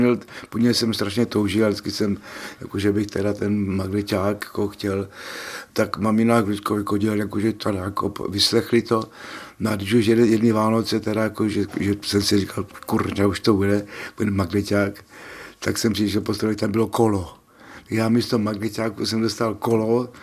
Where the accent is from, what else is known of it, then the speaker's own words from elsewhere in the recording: Zlín, Zlín Region, Czechia; my jsme to měli takhle ve Zlíně, vždycky, že jsem ze Zlína